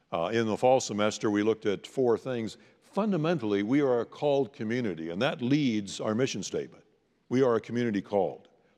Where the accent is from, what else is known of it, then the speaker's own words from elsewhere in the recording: Northern Canada, Canada; most of the French that I learned growing up in Northern Canada